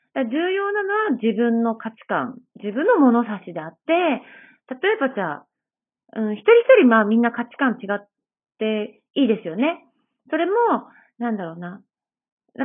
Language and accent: Japanese; Fukuoka, Japan; 私は本当に、もともと福岡の田舎の生まれ育ちですし